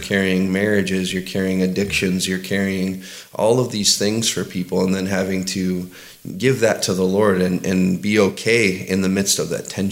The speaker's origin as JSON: {"language": "English", "town": "Tri-Cities", "region": "Washington", "country": "United States", "tie": "born or raised there", "also_born_or_lived": "California", "moved": "yes", "said": "I grew up in Tri-Cities, Washington, which is a small town. I didn't know it was a small town until I moved to California"}